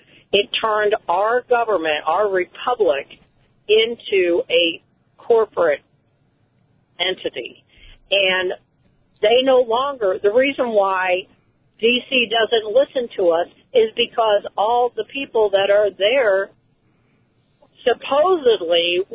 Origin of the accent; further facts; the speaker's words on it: Missouri, United States; I say I'm an American because I was born in the state of Missouri. So I am a Missourian, but I am also an American